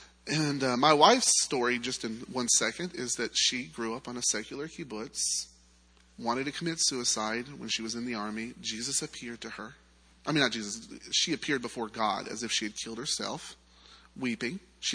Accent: Murfreesboro, Tennessee, United States; So I grew up in the Smyrna, Murfreesboro area in Tennessee from a young age.

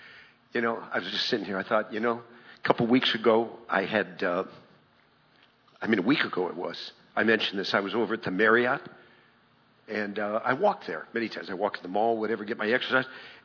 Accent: Cleveland, Ohio, United States; I'm from Cleveland.

